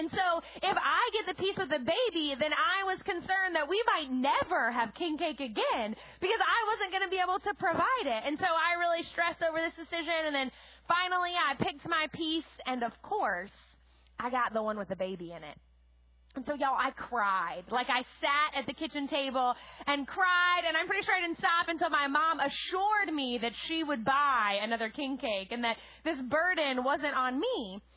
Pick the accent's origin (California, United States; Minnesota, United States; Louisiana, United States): Louisiana, United States; New Orleans; I was born and raised in the New Orleans area, and one of the many fun things about being from New Orleans is that we have a season that other people don't have